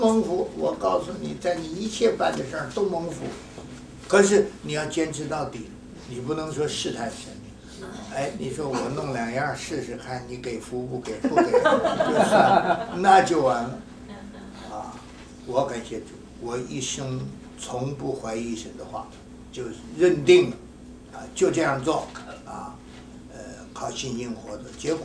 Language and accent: Chinese; China; 像我们中国人自己骗自己，过年时候那个大福字倒过来贴了